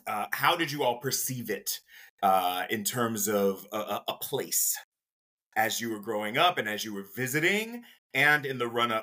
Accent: Jacksonville, Florida, United States; as a native Floridian, I am from Jacksonville, which is 2 hours away from Disney World. But when I was growing up, that was one of the first places that I saw people who were speaking different languages

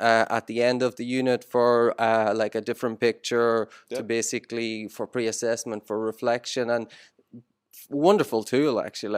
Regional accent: Ireland; But I am Irish, so I would like to hear what you think about it.

